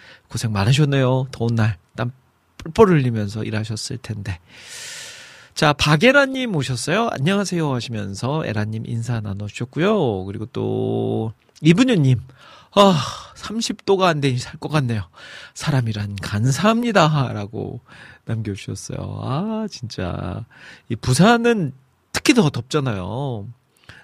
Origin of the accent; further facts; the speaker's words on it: Iksan, North Jeolla, South Korea; 그 제 고향이 익산인데 익산이 진짜 고구마로 전국에서 제일 유명한 도시거든요.